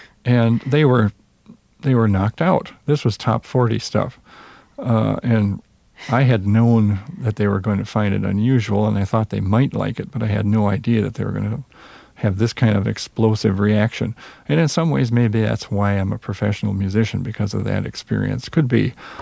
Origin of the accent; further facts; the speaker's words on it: Minnesota, United States; accent: Minnesota; My accent, I'm extremely aware of my accent whenever I go anyplace, because I know that I have a Minnesota accent.